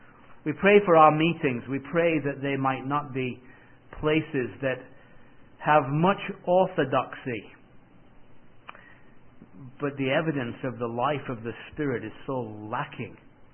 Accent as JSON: {"language": "English", "region": "England", "country": "United Kingdom", "said": "I come from England. We don't have many deer, so."}